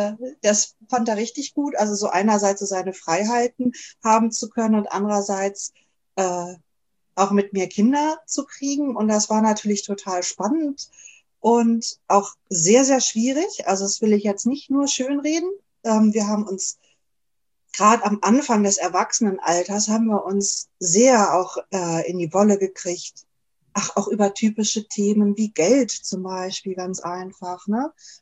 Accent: Germany; ich bin ja Deutsche, ich bin auch, finde ich inzwischen auch, empfinde ich mich als typisch Deutsche, aber eben dann doch wieder nicht ganz

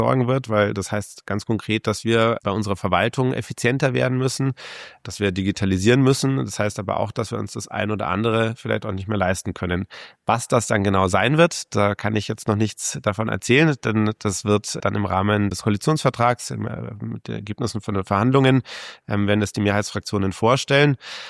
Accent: Munich, Bavaria, Germany; Ich bin Münchner, gehe schon immer, denn immer jetzt nicht, natürlich erst seitdem ich 16 bin, gerne auf die Wiesen

